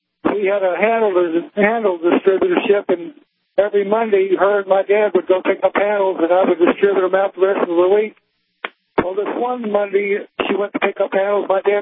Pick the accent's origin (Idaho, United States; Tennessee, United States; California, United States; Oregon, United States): Tennessee, United States; we're from Tennessee, but I'm working out here at Tioga.